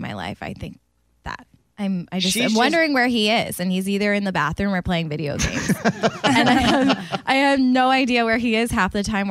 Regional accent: Philadelphia, Pennsylvania, United States; now in Tennessee, United States; Right outside Philadelphia, Pennsylvania.

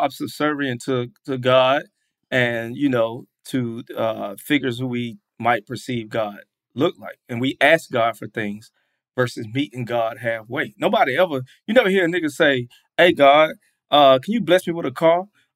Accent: Atlanta, Georgia, United States; You know, I'm from Atlanta.

